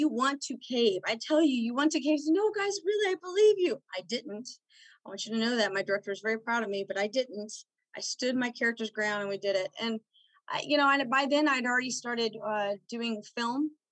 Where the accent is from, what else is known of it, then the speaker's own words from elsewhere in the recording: Austin, Texas, United States; now in Gonzales, United States; I'm from Austin originally, and, you know, now in Gonzales now for a long time.